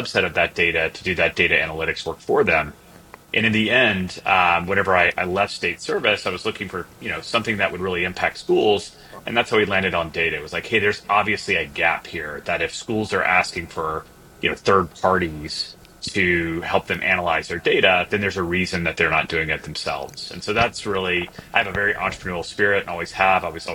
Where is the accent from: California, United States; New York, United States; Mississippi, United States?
Mississippi, United States; I eventually came to work for my Department of Education in my home state of Mississippi